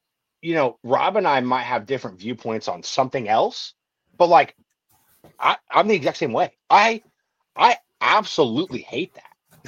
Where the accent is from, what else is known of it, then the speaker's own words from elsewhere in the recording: Hemet, California, United States; also born or lived in Temecula; I'm actually from Hemet. Like I grew up the first part of my life in Hemet. I went to Park Hill Elementary. I went to Acacia Middle School, and then that's when I moved to Temecula. Is my ninth grade year.